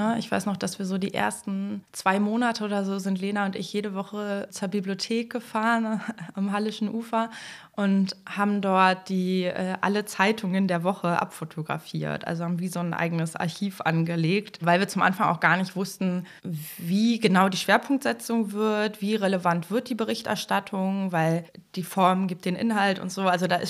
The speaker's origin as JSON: {"language": "German", "region": "eastern Germany", "country": "Germany", "said": "Ich komme ja aus Ostdeutschland"}